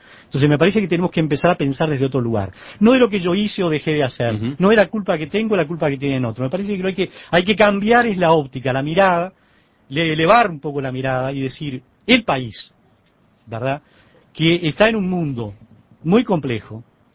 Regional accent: Uruguay; pensar un poco como uruguayos

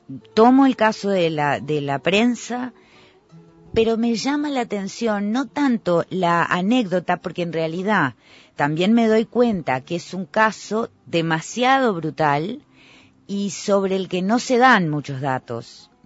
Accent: Montevideo, Uruguay; como buena montevideana

